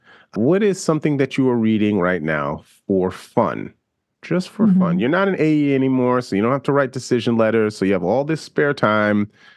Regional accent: New York, United States; Well, I can tell you, as a New Yorker, that is very typical of The New Yorker

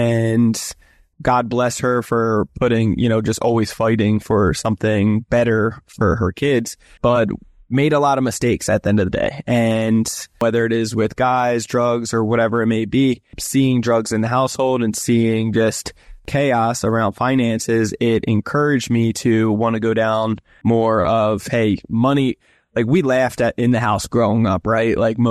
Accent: New Jersey, United States; now in San Diego, United States; I'm originally from New Jersey. I live here in sunny San Diego, California, Old Town to be specific

